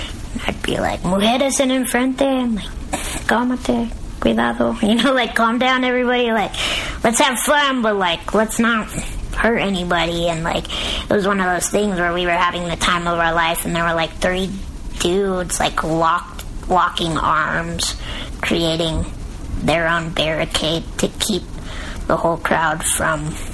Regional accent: Denver, Colorado, United States; I mean, like, growing up in Denver is pretty, like, I've always been raised around a lot of Mexicans, and I have Mexican family.

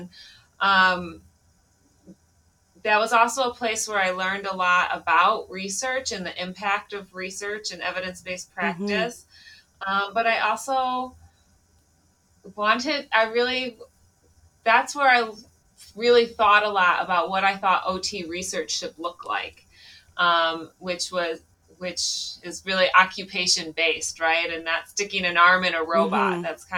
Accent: Michigan, United States; moved away as an adult; also born or lived in Fresno, California; I grew up in Michigan and then graduated into the post 9/11 recession. So I took off and went to Fresno, California, where I got my first job.

